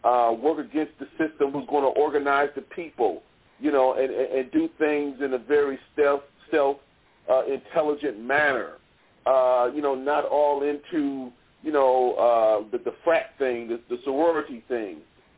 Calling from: Maryland, United States; Well, I'm calling from Maryland, outside of D.C.

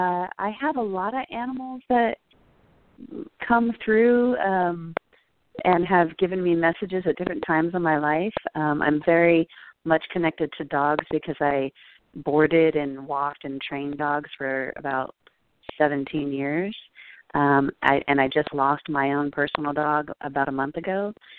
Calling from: New York, United States; Hi, good morning. … I'm calling from New York.

